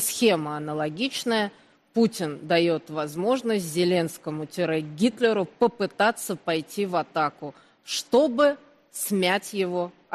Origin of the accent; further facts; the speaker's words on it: Volgograd, Volgograd Oblast, Russia; Я как уроженка Сталинграда только не могу не сказать